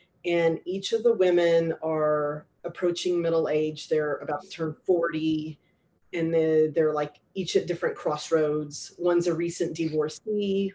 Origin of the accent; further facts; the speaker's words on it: Texas, United States; So, but growing up in East Texas, where the people are, shall I say, high-spirited, there's a lot of interesting friendships and dynamics, especially among women, and power dynamics.